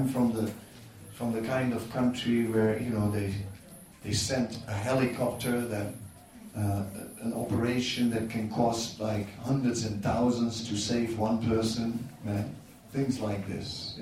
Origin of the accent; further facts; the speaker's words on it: Netherlands; So where I'm from, there are no dead bodies lying on the street. I'm from the Netherlands. We don't have that in the Netherlands.